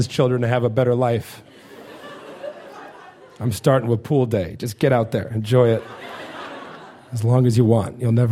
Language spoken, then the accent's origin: English; Ireland; the main reason I'm with a black woman is because I'm Irish and we got to do something because the sun is trying to kill my people